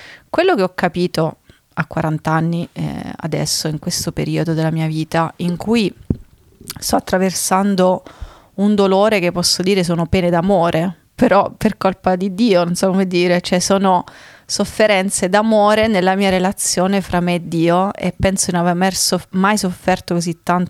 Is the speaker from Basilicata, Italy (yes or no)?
yes; Basilicata, Italy; Allora io siccome sono lucana e vado dritta al sodo